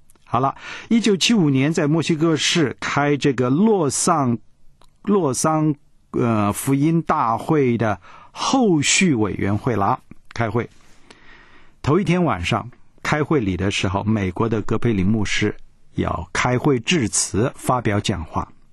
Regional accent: China; 这个过圣诞节啊，对于美国人、西方人，好像我们中国人的过年呢，不一定随便到人家去过。

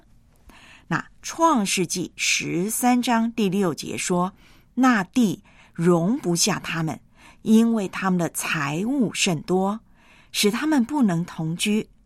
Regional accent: Taiwan; now in Hong Kong; 那么，就算呢是华人呐、有内地来的同胞，有像我这样从台湾来的同胞，也有香港这边的本地人。

